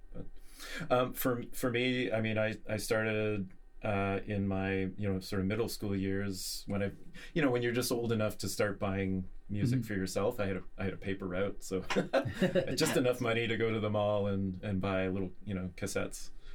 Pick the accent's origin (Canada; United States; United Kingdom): Canada; Ottawa, Ontario; moved away as an adult; I'm Canadian originally, and I've lived here for 18 years. I was living in Ottawa, Ontario